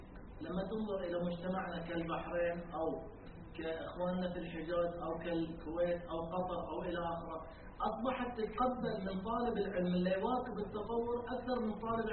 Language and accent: Arabic; Bahrain; تروح بعض الديار مثلا عندنا في البحرين تروح نوادي دراسة ما شاء الله شريحة مثقفة